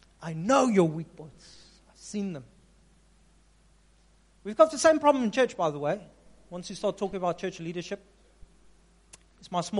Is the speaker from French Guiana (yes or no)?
no; Upington, Northern Cape, South Africa; Now, I'm from Upington. Do you know where's Upington? Kalahari Desert. Sand dunes.